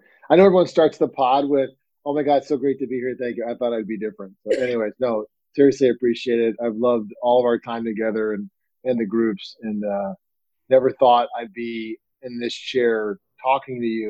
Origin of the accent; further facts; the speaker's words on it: the South, United States; I was raised in the South, where alcohol was just a part of the culture.